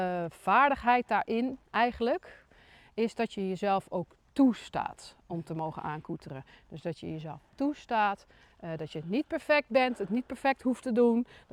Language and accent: Dutch; Tilburg, North Brabant, Netherlands; Het is van origine, ik kom uit Brabant, Tilburg.